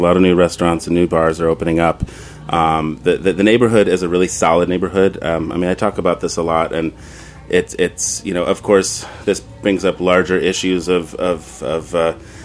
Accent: Long Island City, New York, United States; We live in Queens. I was raised in Long Island City. We have a very strong sense of pride about where we are.

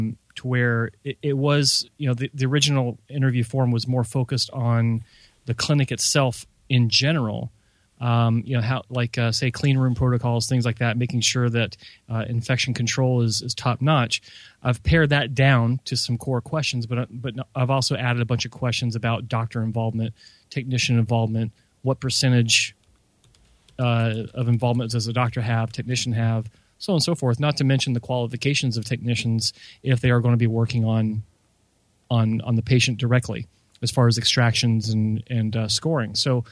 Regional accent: Tennessee, United States; I just thought of where I grew up in Tennessee, the area. It's got about 120,000 people combined in just a couple of small towns.

